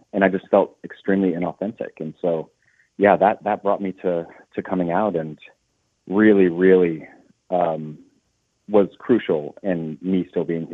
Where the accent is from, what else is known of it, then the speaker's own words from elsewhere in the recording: Kansas, United States; I have tried very hard to be a fancy person, a Hollywood person, and I'm from Kansas